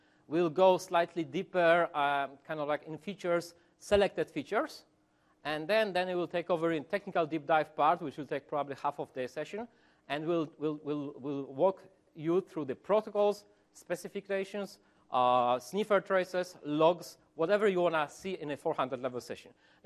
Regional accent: Poland; I'm from Poland.

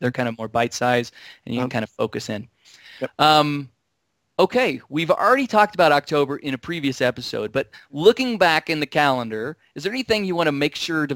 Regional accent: Missouri, United States; I say it's a GIF file because I was raised in Missouri, and so that's the way we say it in Missouri.

